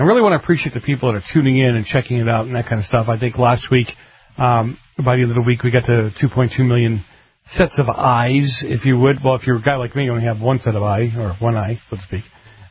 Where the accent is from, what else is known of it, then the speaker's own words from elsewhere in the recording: Boston, Massachusetts, United States; because I grew up in Boston with the mafia.